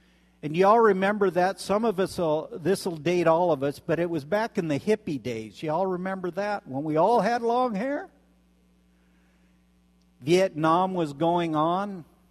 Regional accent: Centralia, Washington, United States; headed north, about an hour north of, or hour and a half north of Portland, to Centralia, Washington, my hometown.

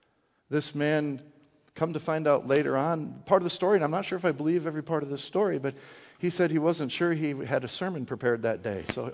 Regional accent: Wisconsin, United States; I grew up in Wisconsin, and I love my family.

